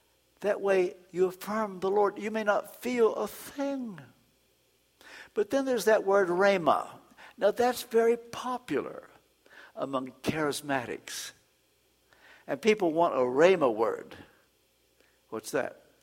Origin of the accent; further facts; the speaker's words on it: Kentucky, United States; because I'm from Kentucky, you're going to give me a second chance.